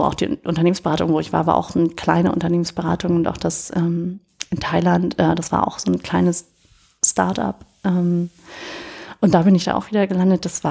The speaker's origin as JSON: {"language": "German", "region": "Hamburg", "country": "Germany", "tie": "born there", "said": "Genau, ich bin geborene Hamburgerin."}